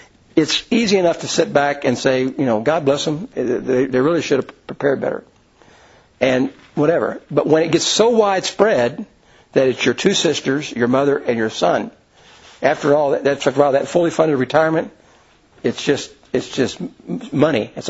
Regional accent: Louisville, Kentucky, United States; I'm from Louisville. We're all pretty men there in Louisville

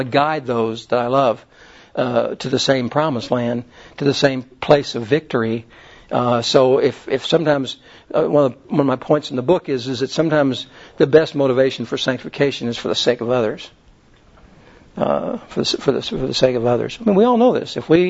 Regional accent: Kentucky, United States; You know, I was from Kentucky, and you know, we smoked in the crib.

